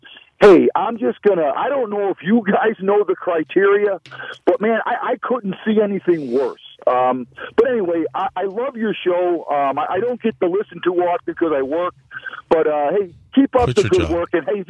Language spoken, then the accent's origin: English; Buffalo, New York, United States; I'm 62 years old, born and raised in Buffalo.